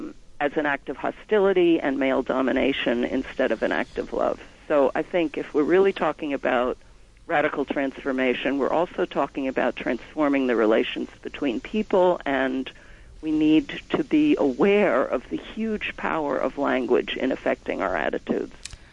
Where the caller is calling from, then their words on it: Yonkers, New York, United States; I'm calling from Yonkers.